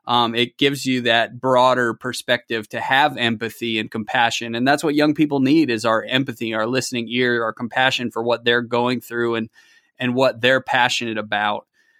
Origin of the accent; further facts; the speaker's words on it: Western Canada, Canada; I'm a Caucasian guy. I grew up in Western Canada. Race is not something that's been dominant for me. And so me moving to the South